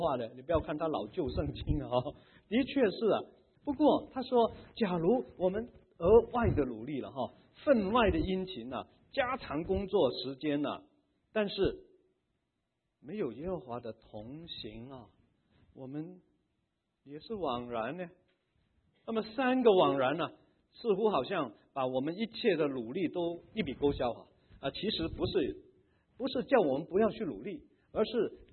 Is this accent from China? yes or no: yes; China; 我们中国人说，创业艰难呐、啊，守业呢更难呐